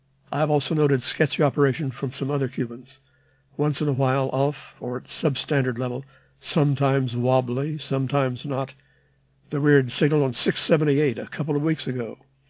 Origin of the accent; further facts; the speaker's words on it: Canada; now in Bermuda; I'm originally from Canada.